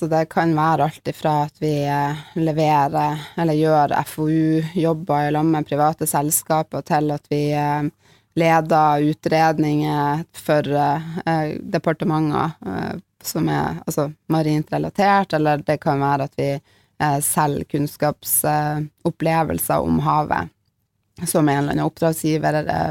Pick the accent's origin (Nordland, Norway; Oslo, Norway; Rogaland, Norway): Nordland, Norway; Lofoten; Ja, jeg født og oppvokst i Lofoten, opp med Vestfjorden, og med nær tilgang til både fjell og ikke minst hav